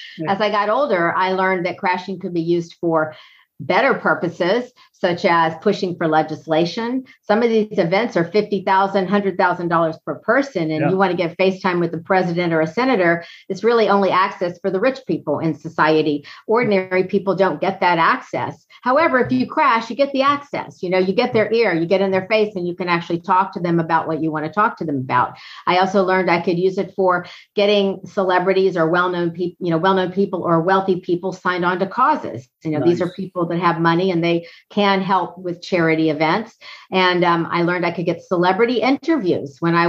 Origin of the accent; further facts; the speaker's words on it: Georgia, United States; also born or lived in Florida; I grew up in Georgia, but I went to school in Florida